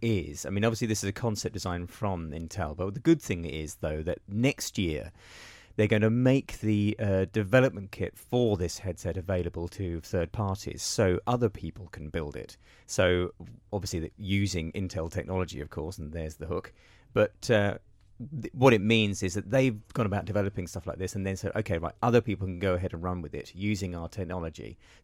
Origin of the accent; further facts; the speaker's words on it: United Kingdom; Well, the demo they used was a dollar bill, but we're British, goddammit, and I didn't want to say that.